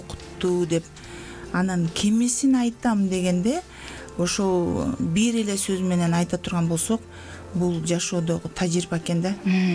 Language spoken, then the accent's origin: Kyrgyz; Talas Region, Kyrgyzstan; now in Tokmok, Kyrgyzstan; Мен өзүм Таластык болом, Талас жеринде туулуп өскөм.